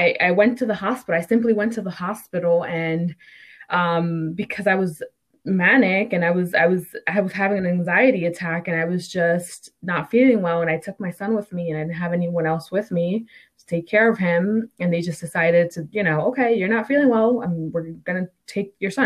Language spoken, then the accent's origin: English; New Jersey, United States; moved away; I come from New Jersey, and it's the cost of living over there. It's pretty high.